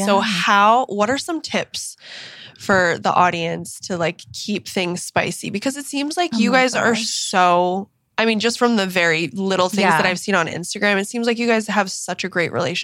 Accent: Maine, United States; Because I'm from Maine. So it's like everybody back home.

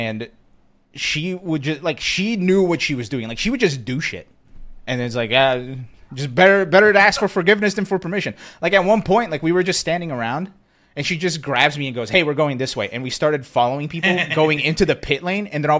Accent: Brazil; I grew up in Brazil, right? So I was watching Senna do his thing at the time, Ayrton Senna.

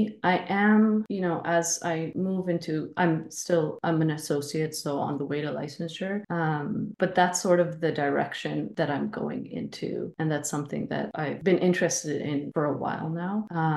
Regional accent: Dubai, United Arab Emirates; moved away as an adult; also born or lived in California, United States; I was born in California, raised in Dubai, and then left for after high school.

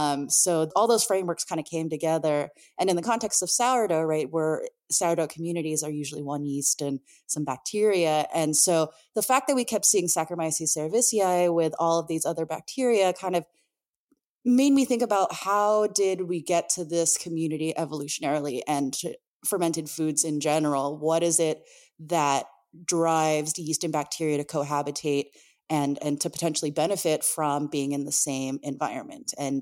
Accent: San Diego, California, United States; You know, I grew up in San Diego and spent a lot of time in the craft beer scene.

